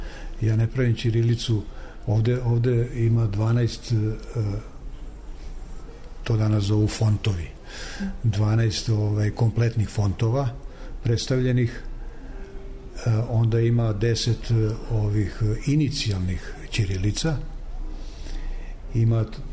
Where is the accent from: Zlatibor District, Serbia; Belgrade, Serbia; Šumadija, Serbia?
Belgrade, Serbia; Zemun; Mi smo odrasli zajedno u Zemunu, zajedno smo.